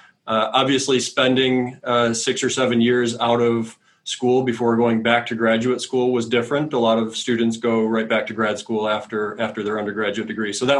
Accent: United States; the stories might have been, you know, that we heard growing up in the United States.

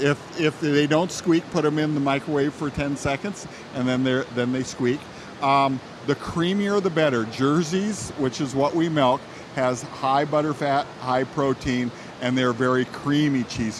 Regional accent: Walcott, Iowa, United States; The farm that I grew up on is near Walcott.

